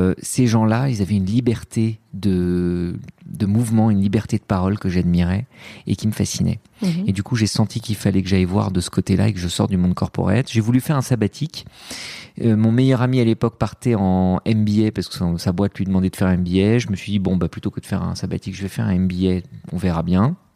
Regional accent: France; also born or lived in Lebanon; Je suis un immigré de première génération, deuxième génération, je sais pas comment on dit. Je suis né au Liban, mais je suis arrivé en France très très vite.

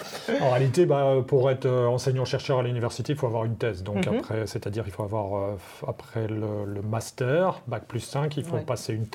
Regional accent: Normandy, France; Je suis normand, mais... L'ex-Basse-Normandie

